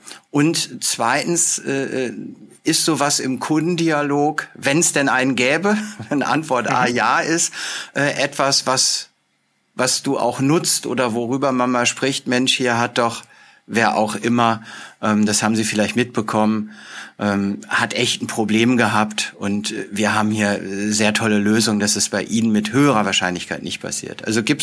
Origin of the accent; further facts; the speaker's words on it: Minden, North Rhine-Westphalia, Germany; Also ich bin ja aus Minden in Ostwestfalen